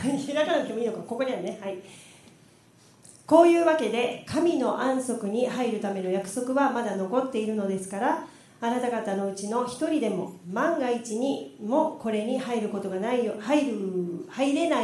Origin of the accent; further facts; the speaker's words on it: Osaka, Japan; 実はですね、私大阪生まれ大阪育ちなので。